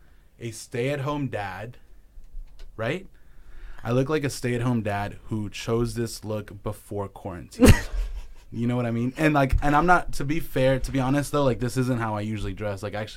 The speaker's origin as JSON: {"language": "English", "town": "Hanford", "region": "California", "country": "United States", "tie": "born or raised there", "also_born_or_lived": "Eureka, California / Nevada", "lives_now": "Los Angeles, United States", "said": "So I'm from Hanford, which is close to there. It's 30 miles away from there. Born and raised. I lived in a few places since then. I moved to Eureka, California for a bit, for like 2 years."}